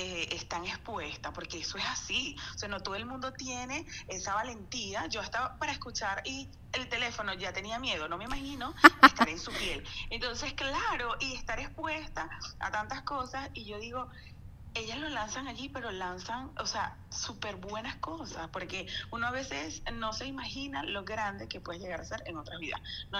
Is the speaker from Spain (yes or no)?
no; Venezuela; me vine embarazada de Venezuela, y mi segundo hijo estuvo, sí, fue de aquí